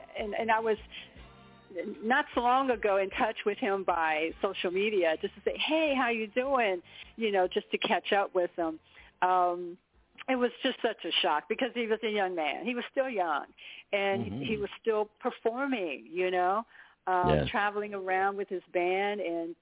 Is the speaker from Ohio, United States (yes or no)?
yes; Dayton, Ohio, United States; I'm from Dayton, Ohio, as Will Shelby was.